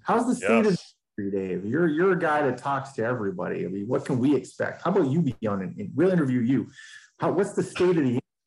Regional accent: Maine, United States; I'm from Maine. We're like, look, we should test batteries up there.

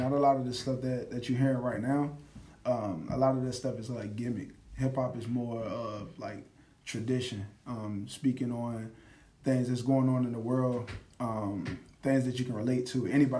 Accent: Stony Point, United States; See, and the same thing with, I'm from Stony Point on Newtown Road, and every day it was always something out there.

